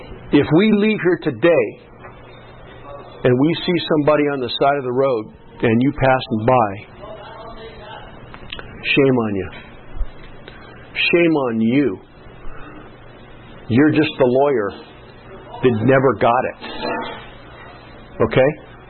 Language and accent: English; Antioch, California, United States; I grew up in Antioch, California.